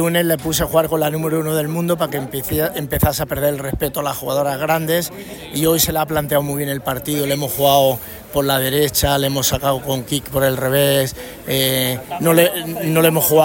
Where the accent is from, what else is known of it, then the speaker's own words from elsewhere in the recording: Colombia; español colombiano.